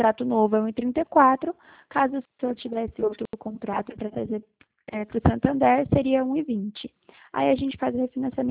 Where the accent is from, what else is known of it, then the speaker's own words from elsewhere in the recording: Ourinhos, São Paulo, Brazil; Não, não, eu sou de Ourinhos, São Paulo. Não sei se vocês conhecem.